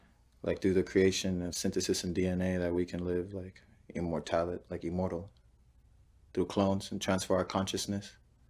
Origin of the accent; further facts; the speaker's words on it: Florida, United States; South Florida.